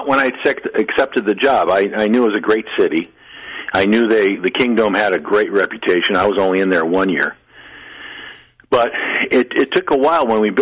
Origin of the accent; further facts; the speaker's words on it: San Francisco, California, United States; I grew up in San Francisco. I love that football team.